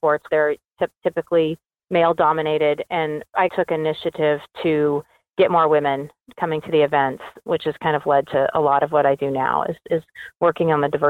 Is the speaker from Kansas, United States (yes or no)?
yes; Emporia, Kansas, United States; Really, for me, was about an economic driver for Emporia, Kansas, for my hometown, for the place where I grew up and where my kids were going to grow up and where we had businesses.